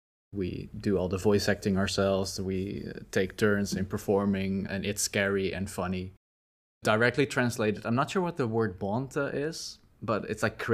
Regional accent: Utrecht, Netherlands; from Utrecht, the Netherlands

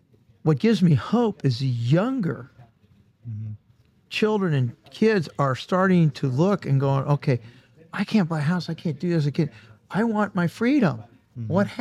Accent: San Pedro, California, United States; born there; I was born here. I was born in San Pedro, California, down south in LA.

